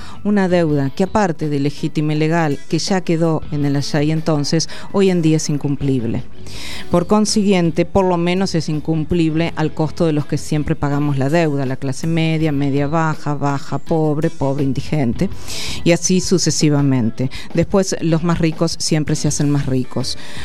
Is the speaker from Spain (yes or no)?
no; Argentina; la energía hoy nos interpela como argentinos y argentinas